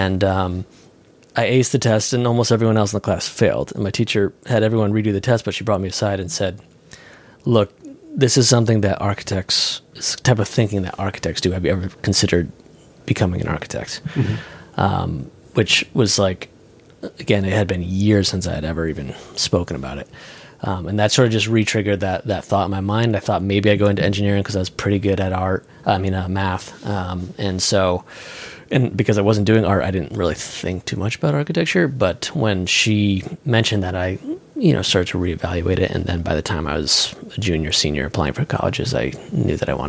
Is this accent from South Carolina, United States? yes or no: no; Connecticut, United States; Yeah, I'm originally from Connecticut, mm-hmm. and I went to school, college in Boston, and then I moved out here after that.